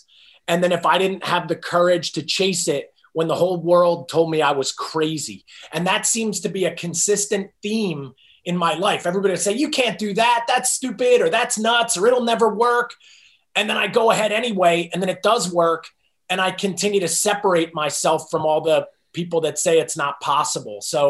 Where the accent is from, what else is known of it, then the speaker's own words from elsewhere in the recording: New Jersey, United States; And I grew up in New Jersey.